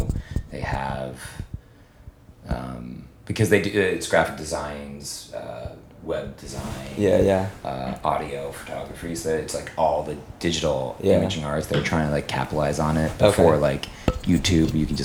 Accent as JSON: {"language": "English", "region": "New Hampshire", "country": "United States", "tie": "born or raised there", "lives_now": "Cambridge, United States", "said": "I'm born and raised in New Hampshire. I live in Cambridge now."}